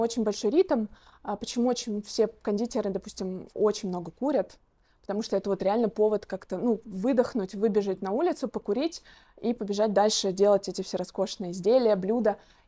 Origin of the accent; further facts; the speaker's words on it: Moscow, Russia; Я отличница из Москвы, из МАРХИ, приехала сюда